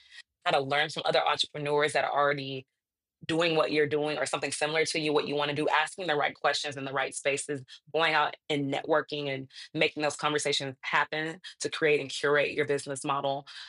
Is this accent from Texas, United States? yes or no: yes; Houston, Texas, United States; from Houston.